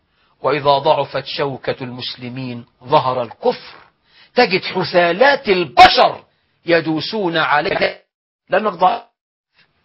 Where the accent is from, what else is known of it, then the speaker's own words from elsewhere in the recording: Egypt; أنا مصري،